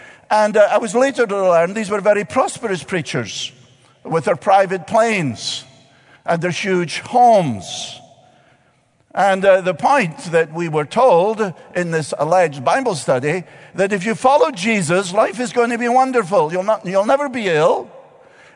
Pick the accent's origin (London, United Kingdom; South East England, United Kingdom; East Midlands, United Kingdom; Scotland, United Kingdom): Scotland, United Kingdom; Listen, I grew up in Scotland with a school dentist.